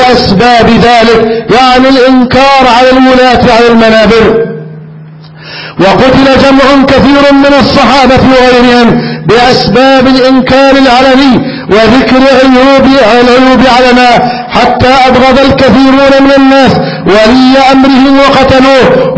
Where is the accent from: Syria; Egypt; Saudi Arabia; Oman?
Egypt